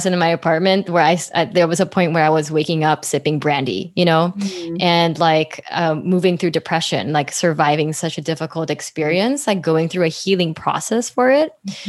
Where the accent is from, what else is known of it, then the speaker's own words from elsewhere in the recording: Philippines; moved away as an adult; now in United States; I grew up in the Philippines, and I moved to the US for college